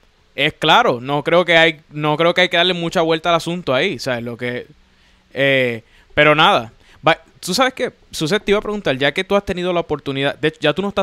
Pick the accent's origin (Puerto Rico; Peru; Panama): Puerto Rico; el valor que tiene su trabajo para nosotros como puertorriqueños.